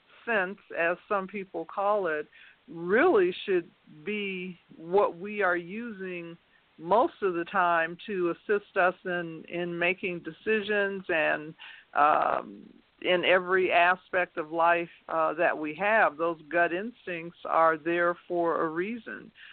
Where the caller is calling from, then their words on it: Denver, Colorado, United States; I'm calling from Denver, Colorado.